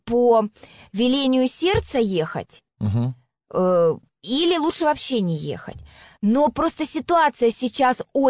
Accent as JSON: {"language": "Russian", "region": "Kyiv", "country": "Ukraine", "tie": "born there", "said": "я родилась в Киеве, я люблю этот город, я, если можно так сказать, чистокровная хохлушка"}